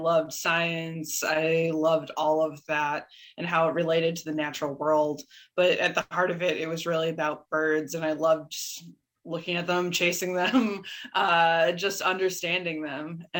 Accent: Michigan, United States; Yeah, so I grew up on Lake Huron in Michigan, and most of my childhood was spent running around in marshes

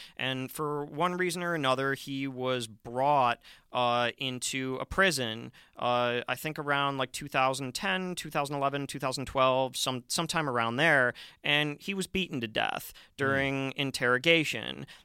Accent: United States; And so I think as an American, at least to me, it's something that's always been fundamental and important

